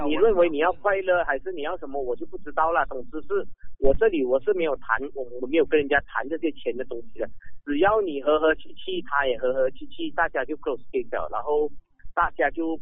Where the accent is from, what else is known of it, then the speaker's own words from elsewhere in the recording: Penang, Malaysia; 我是槟城人，所以我刚好我今天有在出席一些活动，所以我就过来 KL。